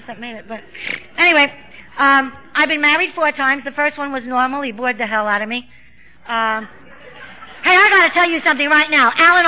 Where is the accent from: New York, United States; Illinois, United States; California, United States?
New York, United States; I have a speech defect. I'm from New York.